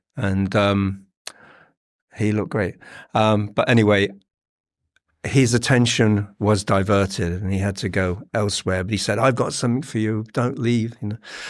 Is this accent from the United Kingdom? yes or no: yes; Northampton, East Midlands, United Kingdom; opened for … in Northampton, my hometown, we played at the town hall.